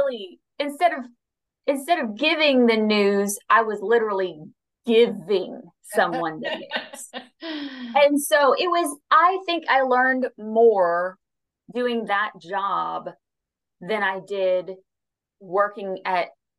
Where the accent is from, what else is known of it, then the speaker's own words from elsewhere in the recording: Plainview, Texas, United States; So I'm originally from Texas. I went to high school in Plainview, Texas